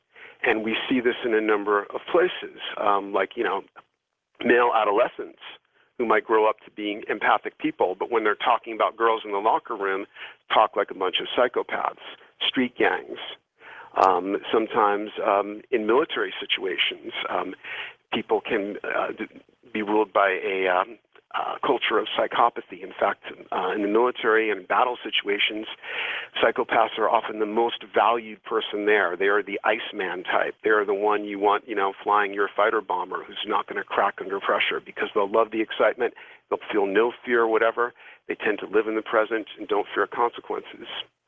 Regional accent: England, United Kingdom; especially as an English person who's pretty good at reading text

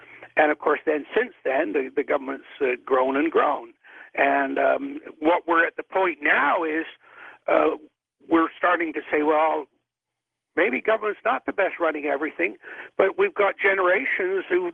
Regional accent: England, United Kingdom; born there; I was born in England and living in England at the time.

